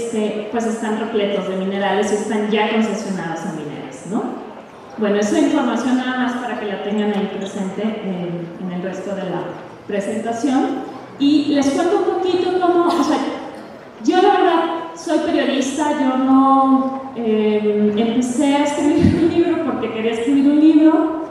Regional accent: Guadalajara, Jalisco, Mexico; yo vengo de Guadalajara, Jalisco, que es el occidente del país, más o menos para que ubiquen de dónde vengo

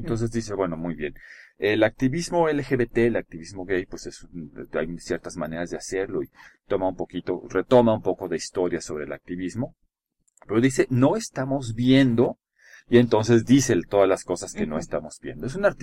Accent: Mexico; Pero como somos mexicanos, vamos a hablar en español, ¿no?

